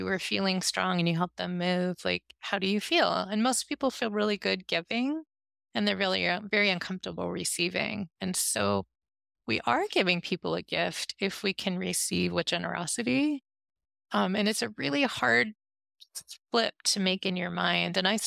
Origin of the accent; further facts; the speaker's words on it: West Coast, United States; Well, I mean, I'm from the West Coast, so if you'd said to me, let me let you go, I'd be like, no, I'm fine, I have time.